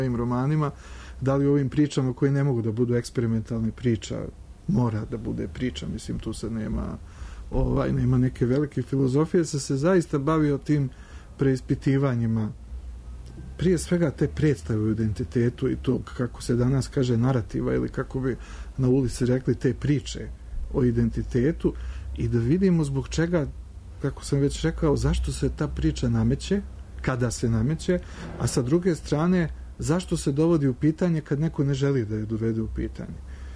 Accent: Sarajevo, Federation of Bosnia and Herzegovina, Bosnia & Herzegovina; born there; zato što sam rođen u Sarajevu i zato što i ja vučem porijeklo i sa jedne i sa druge i sa treće i četvrte strane.

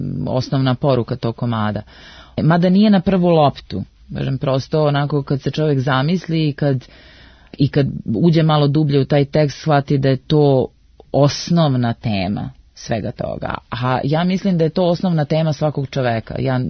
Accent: Podgorica, Montenegro; Ja sam iz Podgorice, ja sam radila u Crnogorskom narodnom pozorištu.

